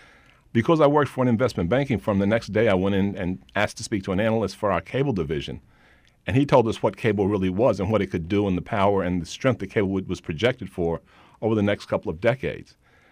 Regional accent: Birmingham, Alabama, United States; because we came from Birmingham, Alabama.

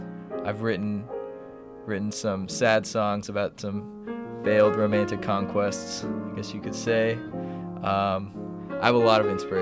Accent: Las Vegas, Nevada, United States; I'm originally from Las Vegas, Nevada, and I'm a jazz studies major.

